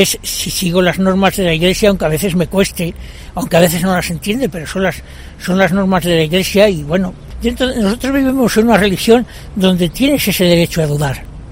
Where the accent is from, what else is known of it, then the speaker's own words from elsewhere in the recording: Castile, Spain; Nosotros somos Castilla, y Castilla tiene un arte completamente diferente al que tiene el sur. Y ese tipo de arte, nosotros como castellanos lo estamos rechazando.